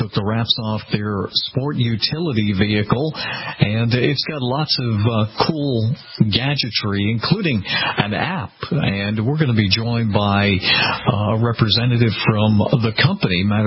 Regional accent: Needham, Massachusetts, United States; now in Florida, United States; I grew up in Needham, Massachusetts, and have spent 99% of my life in Massachusetts. Presently living in Florida down here for a broadcasting project

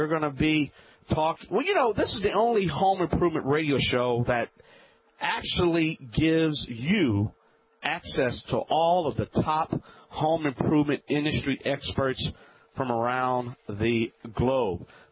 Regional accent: New Orleans, Louisiana, United States; I ran across a gentleman from my hometown, New Orleans, Louisiana.

